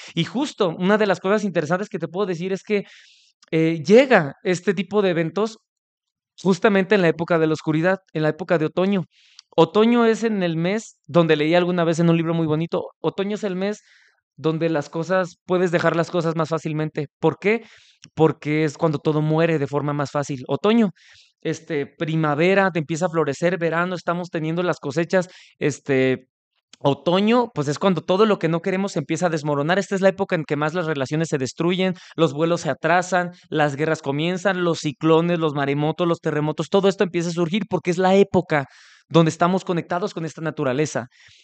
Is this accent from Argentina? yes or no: no; Mexico; yo soy mexicano y nosotros tenemos una tradición muy importante